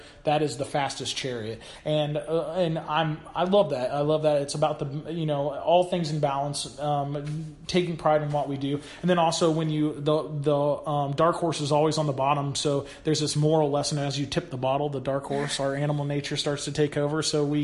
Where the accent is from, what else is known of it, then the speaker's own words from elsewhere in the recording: Newtown, Indiana, United States; I would be starting a multi-million dollar business in Newtown, my hometown, I would have thought you were ludicrous, but here we are, and I wouldn't change it for anything.